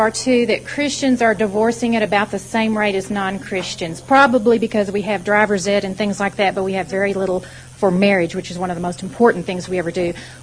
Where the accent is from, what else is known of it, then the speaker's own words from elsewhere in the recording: Sachse, Texas, United States; I'm from Sachse, Texas, which is outside of Dallas.